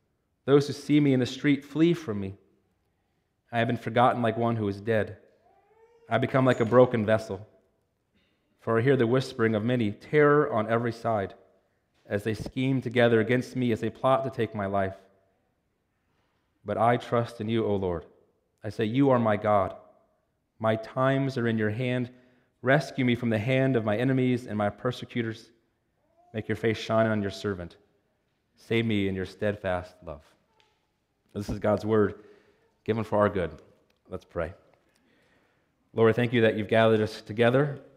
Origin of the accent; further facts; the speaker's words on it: Cincinnati, Ohio, United States; also born or lived in Pennsylvania; I was born in Pennsylvania, but I grew up mostly in Cincinnati, Ohio, and I lived in a subdivision called Rolling Knolls.